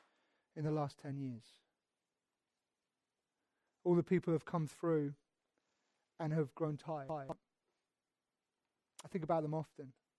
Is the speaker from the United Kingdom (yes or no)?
yes; United Kingdom; And we're British, we love talking about our own problems and complaining about our own problems.